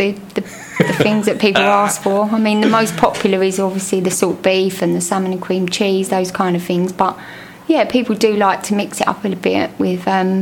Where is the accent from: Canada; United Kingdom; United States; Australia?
United Kingdom; London; I grew up in Brick Lane.